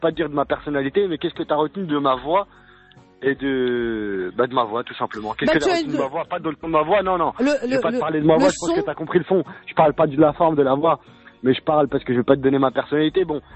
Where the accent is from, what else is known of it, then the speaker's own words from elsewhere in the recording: France; Moi, je suis français comme toi